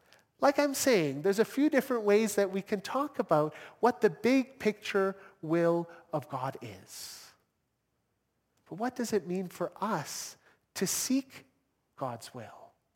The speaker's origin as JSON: {"language": "English", "town": "Toronto", "region": "Ontario", "country": "Canada", "tie": "born or raised there", "lives_now": "Calgary, Canada", "said": "when I was growing up in Toronto that I would one day be standing right here."}